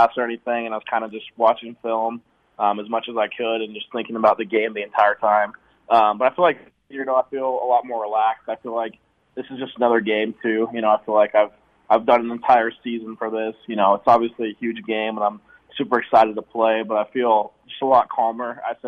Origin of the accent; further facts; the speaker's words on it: Washington, United States; So I'm super excited because I'm from Washington, and so I've got a lot of friends and close family members coming out